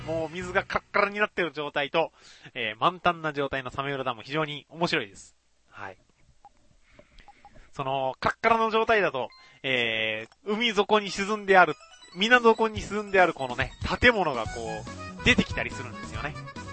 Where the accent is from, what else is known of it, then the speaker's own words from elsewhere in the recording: Kagawa, Japan; そう、私の地元、香川なんです。